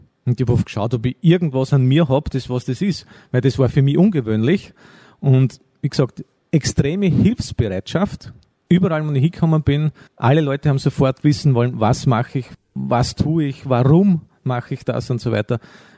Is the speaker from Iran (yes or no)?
no; Lower Austria, Austria; ich habe in der Schule noch nicht Englisch gehabt. Ich bin schon etwas älter. Und da war das halt bei uns im Waldviertel noch nicht.